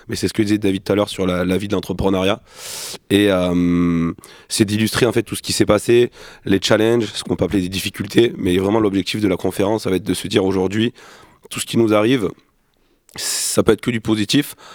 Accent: Nîmes, Occitanie, France; Je suis originaire de Nîmes et j'ai 3 enfants.

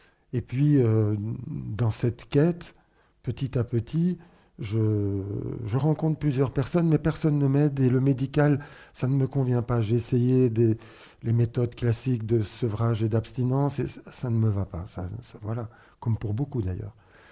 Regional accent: northern Spain, Spain; now in Belgium; je viens en plus d'un milieu très communiste. Je suis espagnol, je viens du nord de l'Espagne. J'ai émigré en Belgique, mais je viens du nord de l'Espagne, de chez les mineurs, très rouges, très anti-franquistes, anti-église aussi.

